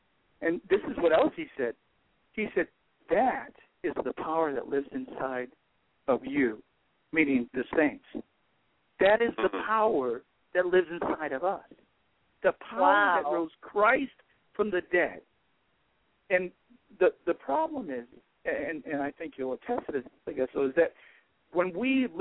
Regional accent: California, United States; I used to live in Mississippi, and, you know, I'm from California, and you can give me a good earthquake any day of the week

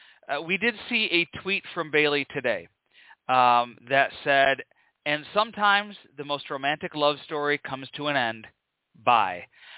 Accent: New Zealand; As a New Zealander, it's been great to see Dakota Kai on a WrestleMania card

